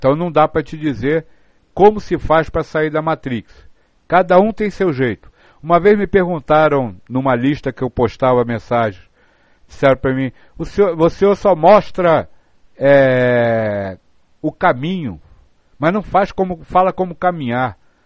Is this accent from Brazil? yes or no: yes; Brazil; Eu cresci numa época de revolução no Brasil